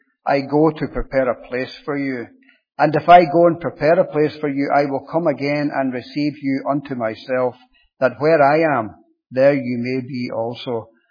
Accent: Scotland, United Kingdom; I'm sure you can tell by now that I'm not from Northern Ireland. I was born and brought up just outside Glasgow.

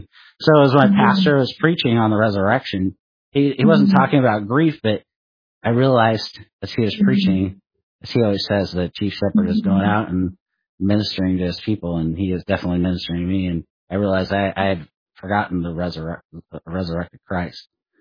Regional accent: California, United States; now in Oregon, United States; being Californian now here in Oregon.

